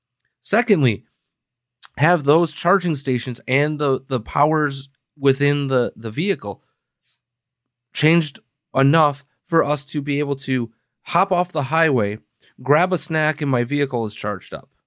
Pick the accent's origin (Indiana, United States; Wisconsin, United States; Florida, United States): Wisconsin, United States; Green Bay; from Chicago to Green Bay, let's say, right? My hometown.